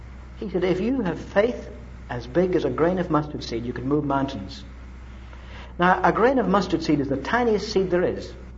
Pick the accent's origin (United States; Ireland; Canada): Ireland; I said, "No, I'm from Ireland." He said, "I knew you're a foreigner as soon as you opened your mouth."